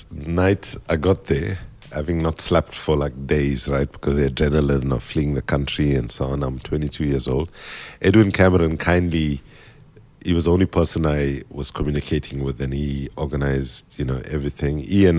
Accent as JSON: {"language": "English", "country": "South Africa", "said": "I went to Oxford as a South African and I came back from Oxford as an African"}